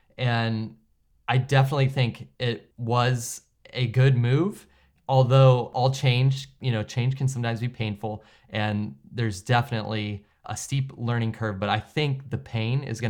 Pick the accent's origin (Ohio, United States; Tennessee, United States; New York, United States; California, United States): Ohio, United States; Columbus; born there; Okay, so I was born in Columbus, Ohio, but I shouldn't go back to Ohio days, huh?